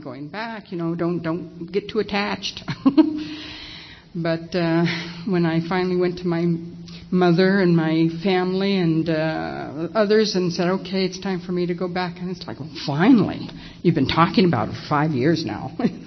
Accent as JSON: {"language": "English", "region": "California", "country": "United States", "said": "He's from Canada. I'm from California. We met in Florida. We got married."}